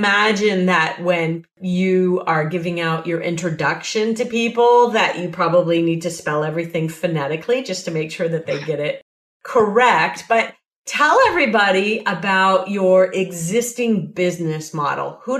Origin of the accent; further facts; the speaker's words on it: Canada; I'm Canadian.